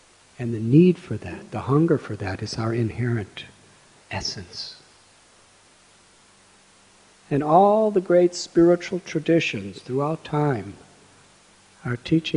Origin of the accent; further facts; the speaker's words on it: United States; I remember when I was young, as a teenager, growing up in America, I had serious questions.